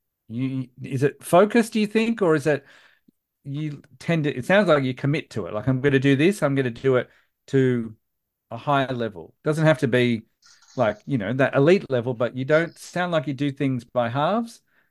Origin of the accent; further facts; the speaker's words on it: Australia; It actually makes it sound like we're saying, what did you do to die? Because we're so Australian.